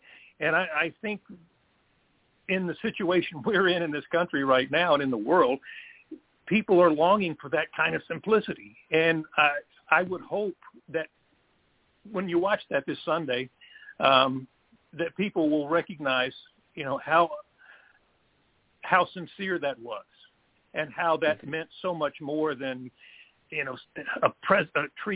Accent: Virginia, United States; I was growing up in Virginia

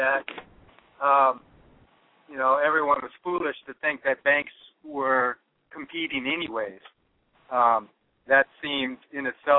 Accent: Paulsville, Washington, United States; I'm from Paulsville, Washington.

